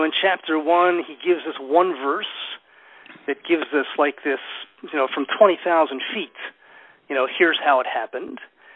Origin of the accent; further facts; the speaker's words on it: United States; born there; first language English; I was born in America and my first language is English